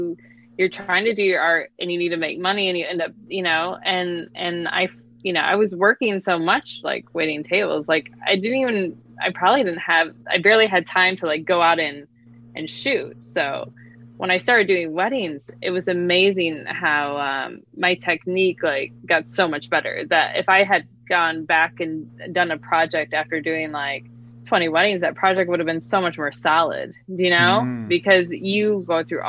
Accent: Michigan, United States; I'm from Michigan. There's this art college called Kendall, and went there for the summer a couple times

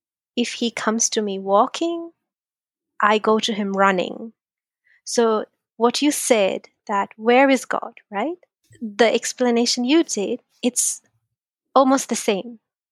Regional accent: Bangladesh; English is a second language; now in United States; When I was a kid in Bangladesh, it's a Muslim majority country.

